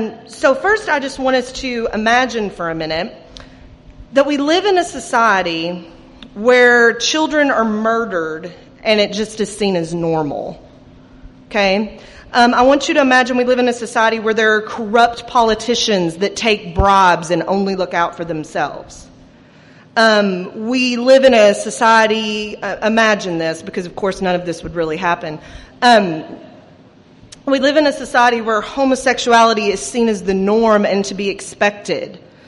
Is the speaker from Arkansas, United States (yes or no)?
yes; Arkansas, United States; now in Houston, United States; So I'm from Arkansas originally, and I grew up in the Ozark Mountains, and so two-lane roads through windy is what I'm used to, and I live in Houston now.